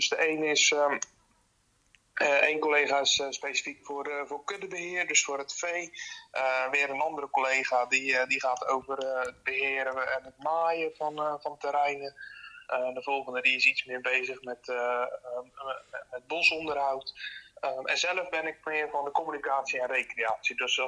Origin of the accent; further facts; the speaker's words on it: Vlake, Zeeland, Netherlands; Ik kom zelf van Vlakke en het is bijna in je achtertuin boswachter worden.